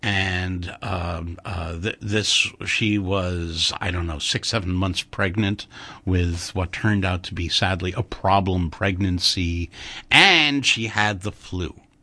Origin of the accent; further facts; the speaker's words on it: Brooklyn, New York, United States; Well, it's Brooklyn, but hey, I'm from Brooklyn.